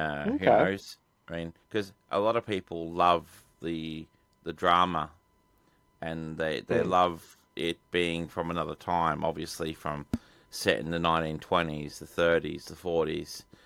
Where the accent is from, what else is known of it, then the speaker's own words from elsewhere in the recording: Australia; Like, being Australian made, it's a good thing to see, like, homegrown Aussie actors as well filming here.